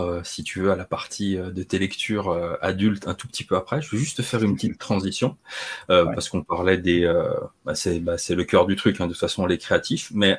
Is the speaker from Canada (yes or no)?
no; Saint-Étienne, Auvergne-Rhône-Alpes, France; Moi, je suis de Saint-Étienne, Mineur.